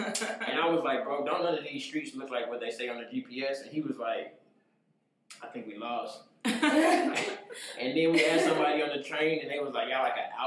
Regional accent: St. Louis, Missouri, United States; I'm from St. Louis, so we be driving everywhere.

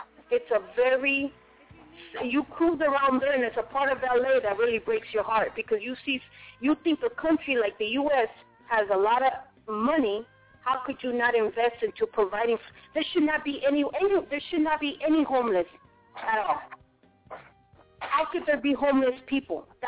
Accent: Boston, Massachusetts, United States; So I grew up in the East Coast. I went to high school in Boston.

